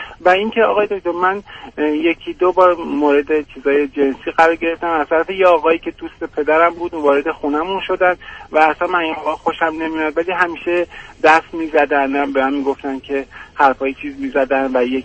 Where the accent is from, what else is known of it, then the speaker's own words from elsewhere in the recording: Iran; now in Europe; بعد از اینکه من از ایران خارج شدم اومدم کشورهای اروپایی